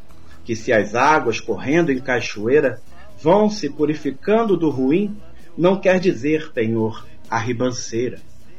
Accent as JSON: {"language": "Portuguese", "town": "Niterói", "region": "Rio de Janeiro", "country": "Brazil", "tie": "born there", "said": "né, um grandíssimo poeta, nascido na Bahia, mas que morou a maior parte da vida em Niterói, onde eu nasci, onde ele formou a família"}